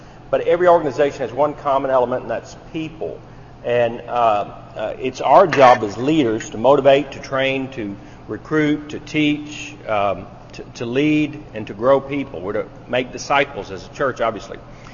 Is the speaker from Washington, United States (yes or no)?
no; Tennessee, United States; And that's not just because I come from Tennessee and I now live in Kentucky.